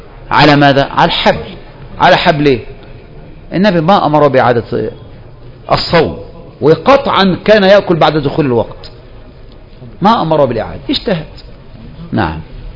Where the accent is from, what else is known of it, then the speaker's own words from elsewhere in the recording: Egypt; وإحنا عندنا في مصر بالذات